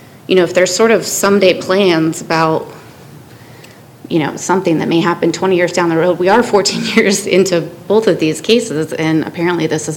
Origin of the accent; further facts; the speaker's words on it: Middletown, United States; I grew up in Middletown, so it's nice to be able to see some family on my trip back.